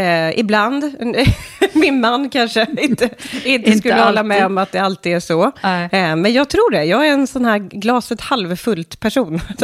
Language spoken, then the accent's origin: Swedish; Karlstad, Värmland, Sweden; Jag kommer från Karlstad. Mm. Så jag är född och uppvuxen i Karlstad.